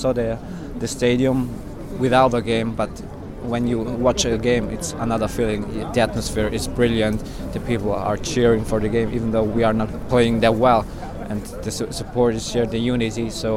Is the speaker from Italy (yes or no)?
yes; Italy; English is a second language; I'm from Italy.